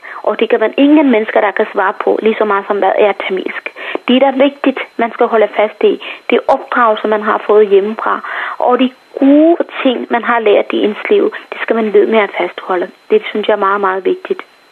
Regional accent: Sri Lanka; Danish is a second language; now in Denmark; Jeg synes, at det var mange gode værdier, som jeg kommer med fra Sri Lanka.

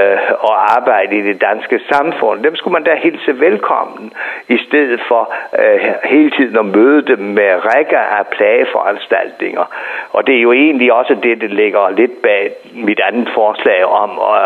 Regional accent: Region of Southern Denmark, Denmark; hvis man stillede samme krav til mennesker, hvor jeg kommer fra. Mine børn, de vil garantere, at de ikke kunne tale sammen med deres bedste forældre eller oldeforældre i Sønderjylland.

